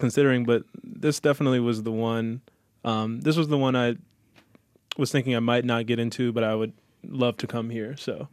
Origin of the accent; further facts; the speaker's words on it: Temple Hills, Maryland, United States; I'm from Temple Hills, Maryland, just south of D.C.